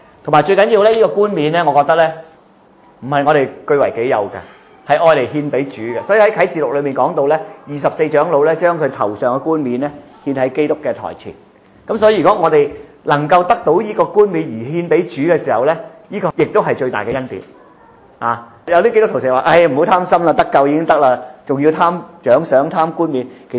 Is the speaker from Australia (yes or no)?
yes; Australia; 而家我哋澳洲人好特别嘅